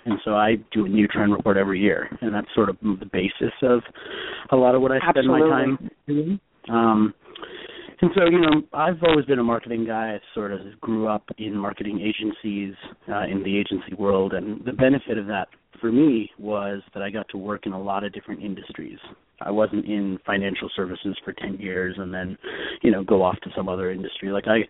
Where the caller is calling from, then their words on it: Washington, District of Columbia, United States; I'm in Washington, D.C.